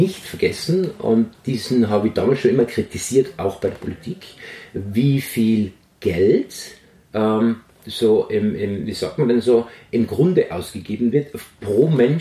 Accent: Tyrol, Austria; also born or lived in Ireland / England / France; bin aus Tirol.

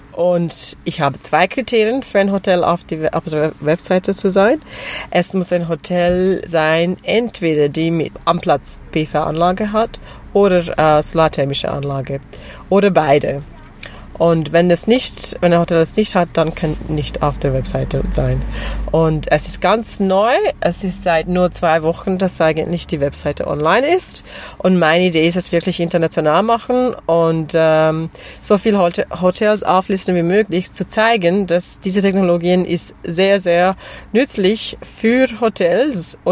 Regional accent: Switzerland; ich komme aus der Schweiz.

